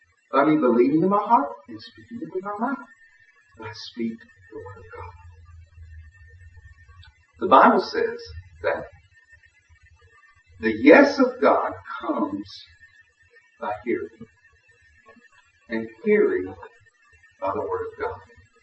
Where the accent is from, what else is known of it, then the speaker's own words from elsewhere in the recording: Nashville, Tennessee, United States; as I told you, I grew up in Nashville, Tennessee.